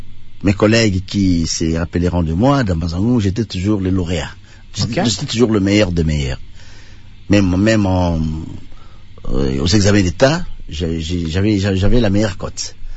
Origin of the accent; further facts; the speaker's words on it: Kalima, Maniema, DR Congo; C'est le stage qui m'a amené à Kalima, chez moi à Kalima.